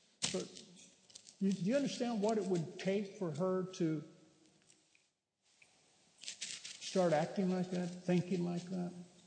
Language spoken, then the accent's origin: English; Bakersfield, California, United States; this is a couple that pastor in my hometown of Bakersfield